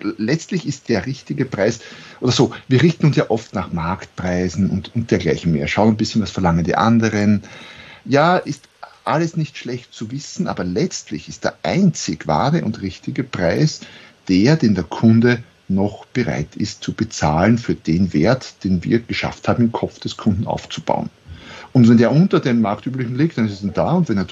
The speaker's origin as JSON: {"language": "German", "country": "Austria", "said": "ich bin Österreicher, wie man hört, für alle nicht österreichischen Hörer vielleicht."}